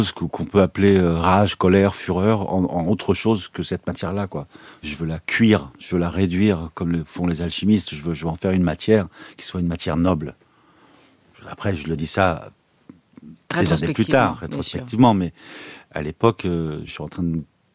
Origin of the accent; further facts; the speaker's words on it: Lebanon; pour revenir à chez moi, au Liban, on avait une petite bibliothèque en verre